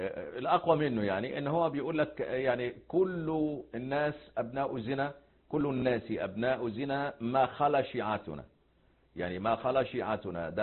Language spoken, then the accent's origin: Arabic; Egypt; هذا يعني عندنا في مصر مثلا يقول لك خاف من النقرة وقع في ضحطيرة